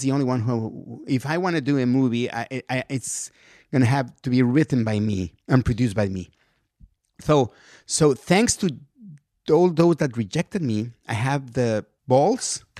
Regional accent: Mexico; I mean, I'm a guy from Mexico.

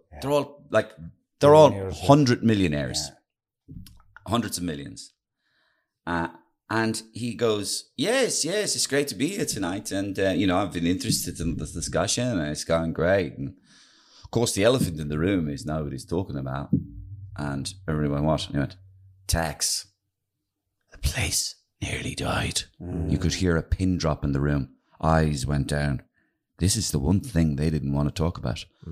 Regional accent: Dublin, Leinster, Ireland; I'm from Dublin. I'm from poor middle class

